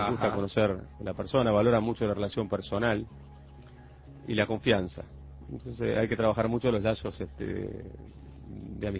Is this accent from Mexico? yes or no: no; Uruguay; somos uruguayos, nacimos acá y nos fuimos formando aquí.